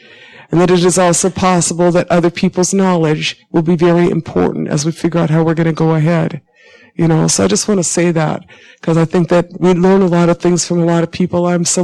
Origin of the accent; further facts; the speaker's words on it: Minnesota, United States; they said, where are you from? I said, Minnesota.